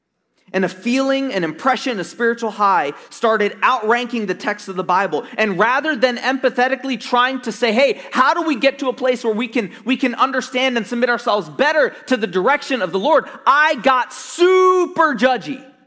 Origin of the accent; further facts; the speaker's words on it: New Jersey, United States; even though I'm born and raised in South Jersey, it wasn't on the Garden State Parkway.